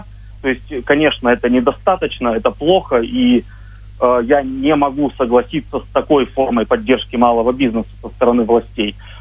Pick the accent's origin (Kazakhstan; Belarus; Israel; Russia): Russia; Yekaterinburg, Sverdlovsk Oblast; born there; now in Moscow, Russia; А вот я сам родом родился в Екатеринбурге.